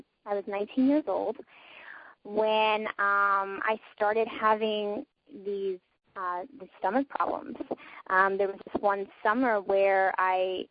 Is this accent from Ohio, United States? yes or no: no; Brooklyn, New York, United States; I am from Brooklyn, New York. I come from Bensonhurst, which is a very Italian neighborhood, and I come from a very Italian Catholic family.